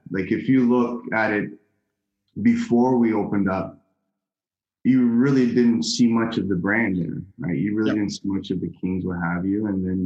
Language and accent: English; Scarborough, Ontario, Canada; I grew up in Midland Lawrence. I was a Scarborough kid for the most of my part of my life